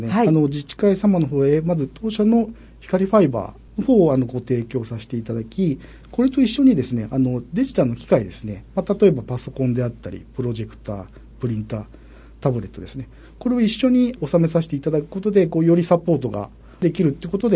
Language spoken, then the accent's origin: Japanese; Fujieda, Shizuoka, Japan; 出身はですね、隣の藤枝市になりまして、最初、東京の方に就職したんですけれども、まあ、途中で地元の静岡に戻ってきたいということで戻ってきまして